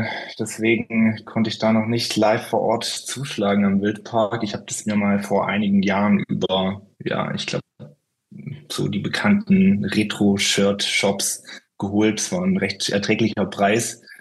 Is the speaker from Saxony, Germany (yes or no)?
no; Baden-Württemberg, Germany; ich komme eigentlich eher aus dem Einzugsgebiet, in dem man eher VfB oder Bayern-Fan ist, so Oberschwaben-Ecke, Bodensee, aber eher Richtung Bayern rüber.